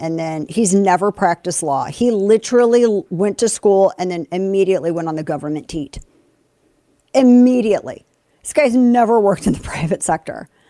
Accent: United States; Now, I don't think, you know, I'm very American.

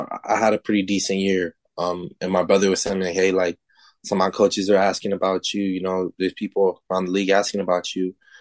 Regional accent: Kalaheo, Hawaii, United States; I'm from Kalaeo, Kauai, man. Like, I'm not supposed to be here.

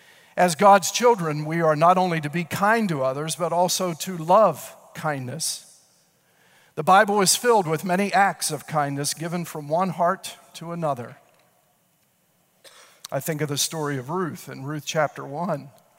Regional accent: Friedens, Pennsylvania, United States; the small community where I grew up in Freedons, Pennsylvania, which is in Somerset County, Pennsylvania, about 6 miles from the crash site where Flight 93 went down.

